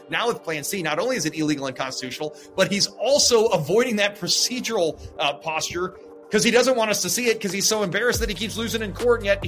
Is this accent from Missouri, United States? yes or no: yes; Missouri, United States; I grew up here in Missouri. Missouri's home for me